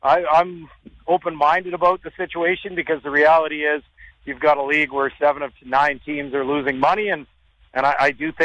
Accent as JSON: {"language": "English", "town": "Edmonton", "region": "Alberta", "country": "Canada", "tie": "born or raised there", "said": "I've been watching CFL football growing up in Edmonton. I remember the early 80s team, so essentially 45 years."}